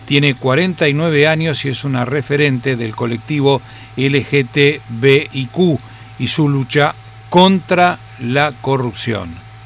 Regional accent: Argentina; Dios quiera que sea al revés, porque soy argentino.

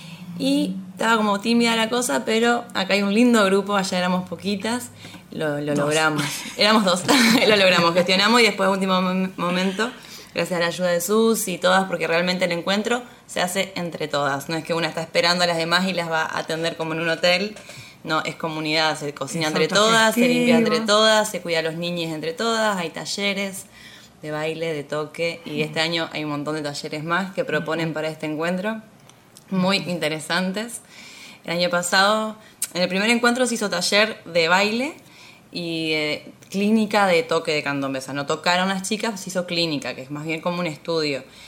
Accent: Concordia, Entre Ríos, Argentina; yo vengo de Concordia.

